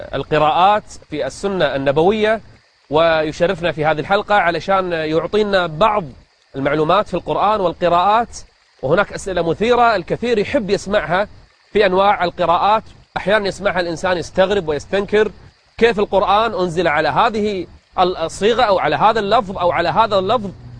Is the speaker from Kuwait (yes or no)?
yes; Kuwait; قراء المساجد عندنا في الكويت